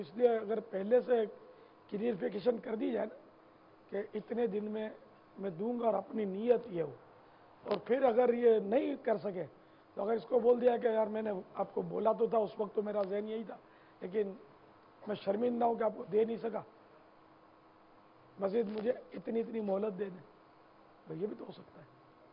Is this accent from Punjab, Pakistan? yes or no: no; Karachi, Sindh, Pakistan; born there; نہ سندھی ہوں نہ پنجابی ہوں نہ اردو اسپیکنگ ہوں، باب المدینہ کی پیداوار ہے، پیدائش ہوں. البتہ یوں ہم مہاجر ہیں، ہمارے ماں باپ ہند سے وہ ہجرت کر کے یہاں لٹ کر آئے تھے، یہ یوں ابن مہاجر ہوں.